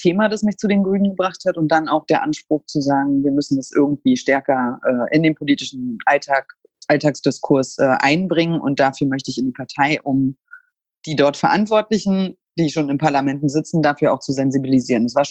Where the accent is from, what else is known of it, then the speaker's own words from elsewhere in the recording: Germany; born there; Ich bin in der DDR geboren und war 6 Jahre alt, als die Mauer gefallen ist.